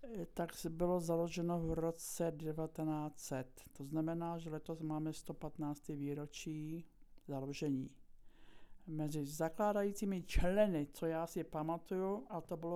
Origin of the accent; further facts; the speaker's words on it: Chomutov, Ústí nad Labem Region, Czechia; also born or lived in Jirkov; tak jsem narozená v Jirkově, pak jsem bydlela s rodičema v Chomutově a jsem se přistěhovala v roce 63, kdy jsem se přivdala za manžela tady. Tak jsem tu od roku 63, to znamená už 52